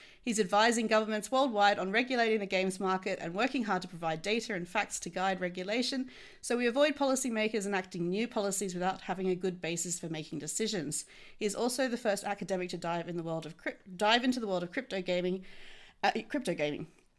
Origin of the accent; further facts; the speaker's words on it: Australia; Yes, well, as an Australian, I can appreciate that as well.